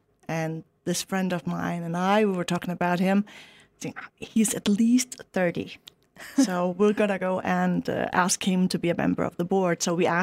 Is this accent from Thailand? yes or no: no; Faroe Islands; English is a second language; I'm 51 and from the Faroe Islands.